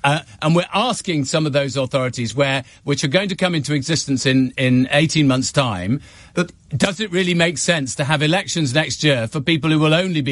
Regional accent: Wales, United Kingdom; as you know, I'm a Welsh MP, we'll be having elections for the Welsh Senate.

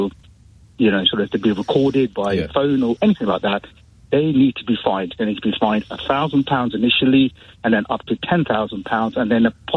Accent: United Kingdom; I'm a British agent, born and bred here, paid all my taxes here

